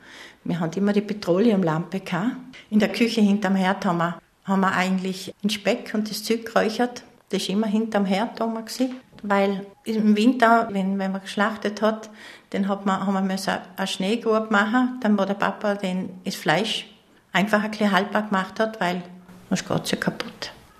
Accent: Vorarlberg, Austria; accent: Vorarlberg dialect; Aber ich möchte aus dem Land nicht mehr fort, weil das Vorarlberg ist für mich meine Heimat. Ja, weil ich schon so lange da bin, weil ich meine Familie da habe

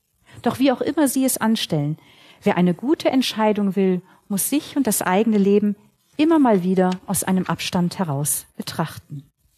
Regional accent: Baltic coast, Germany; Ich bin direkt am Meer groß geworden.

